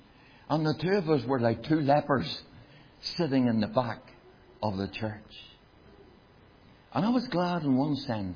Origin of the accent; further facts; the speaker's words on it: Belfast, Northern Ireland, United Kingdom; when I was growing up in Shankill after I got saved